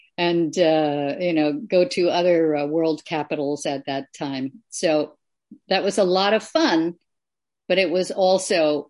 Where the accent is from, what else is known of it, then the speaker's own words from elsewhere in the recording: Minnesota, United States; So I had to go back to my home state, which was Minnesota. I was in college in Boston on the East Coast.